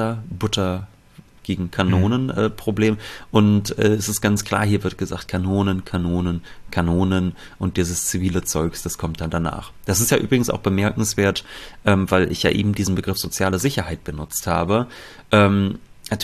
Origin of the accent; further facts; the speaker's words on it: Germany; was habe ich davon als Deutscher? Ich habe davon, dass ich von Deutschen statt von Chinesen regiert werde.